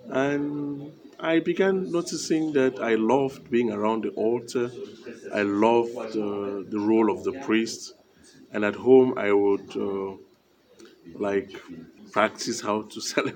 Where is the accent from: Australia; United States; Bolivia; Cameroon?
Cameroon; born there; I was born in Cameroon, in Africa, and my vocation is tied to my Christian upbringing, especially by in my family.